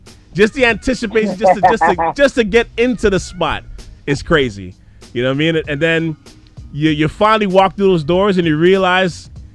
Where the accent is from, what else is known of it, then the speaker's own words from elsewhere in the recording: Montreal, Quebec, Canada; moved away; Yeah, I think I went there like once or twice because I was gone from Montreal by that point.